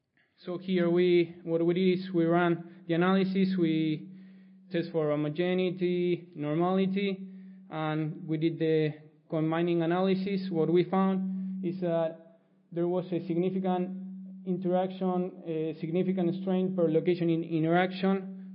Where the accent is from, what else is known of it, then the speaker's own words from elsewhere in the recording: Argentina; English is a second language; I'm from Argentina, that's where my accent is from.